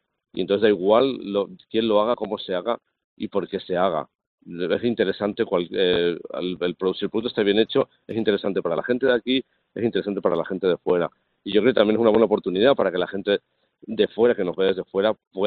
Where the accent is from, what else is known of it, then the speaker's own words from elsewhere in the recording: Spain; yo soy peninsular, ¿eh?